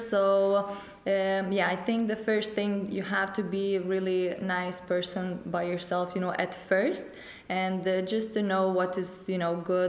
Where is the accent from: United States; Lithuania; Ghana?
Lithuania; English is a second language; now in Iceland; Where I came from, I'm originally from Lithuania, we are crazy about basketball. So here in Iceland